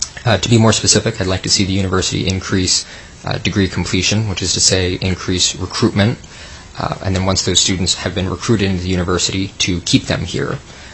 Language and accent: English; Alaska, United States; now in Anchorage, United States; I'm originally from the Matsu Valley. I've since moved to Anchorage to pursue my higher education.